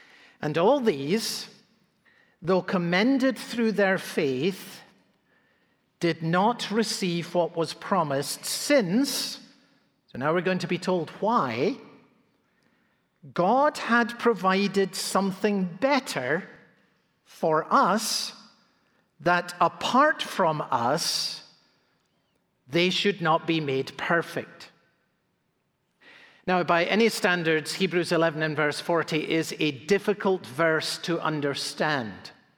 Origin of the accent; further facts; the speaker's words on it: Edinburgh, Scotland, United Kingdom; growing up in Edinburgh, Scotland as a child.